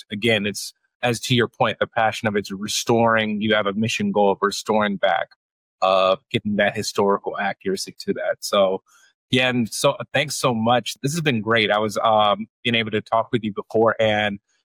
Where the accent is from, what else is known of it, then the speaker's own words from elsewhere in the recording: Italy; moved away; And I came from, my wife and I came from Italy.